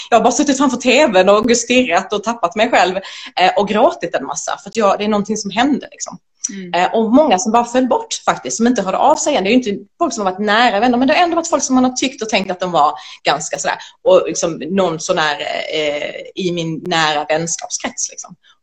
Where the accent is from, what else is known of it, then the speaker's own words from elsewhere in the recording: Sweden; för jag är uppväxt i Sverige